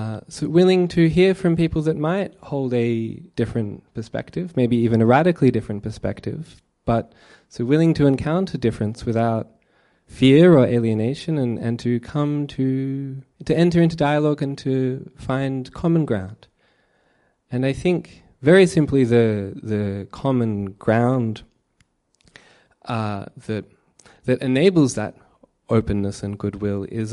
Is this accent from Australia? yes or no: yes; Melbourne, Victoria, Australia; Sorry, I'm from Melbourne.